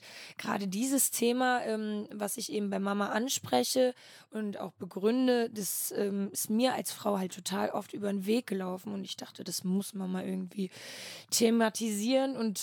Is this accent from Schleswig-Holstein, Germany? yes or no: yes; Flensburg, Schleswig-Holstein, Germany; Genau, auch in Flensburg, also auch in der Heimatstadt quasi.